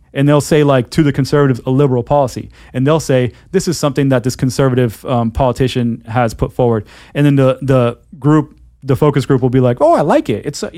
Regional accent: Florida, United States; I'm from Florida, and the absolute worst road in the history of the world is I-4.

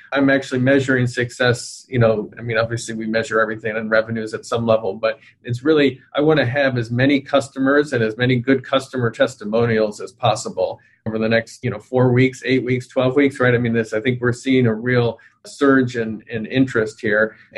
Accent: United States; we're obviously American here

